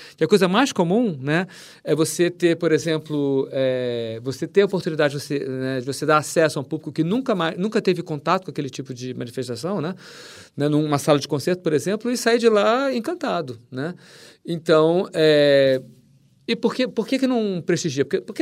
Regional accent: Brazil; Ah, eu sou do Brasil.

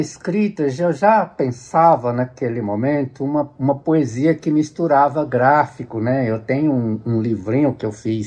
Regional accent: Estrela do Sul, Minas Gerais, Brazil; also born or lived in Brasília; eu saí da minha cidade, eu sou de uma pequena cidade do interior de Minas Gerais, né, chama Estrela do Sul, que tem lá uns 5 mil, 6 mil habitantes, contando zona rural e a cidade, etc. Quando eu saio de lá, eu vou para Brasília para tentar entrar na UNB.

